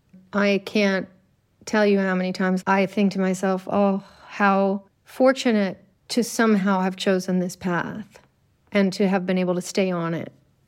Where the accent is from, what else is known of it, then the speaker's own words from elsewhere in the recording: Nova Scotia, Canada; in this little village where I grew up in Nova Scotia.